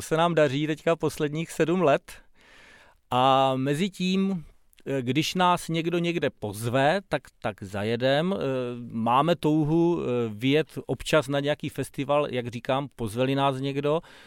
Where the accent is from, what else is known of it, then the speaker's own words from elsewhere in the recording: Napajedla, Zlín Region, Czechia; now in Brno, Czechia; já nejsem rodilý Brňák, já jsem původem z Napajedel, což...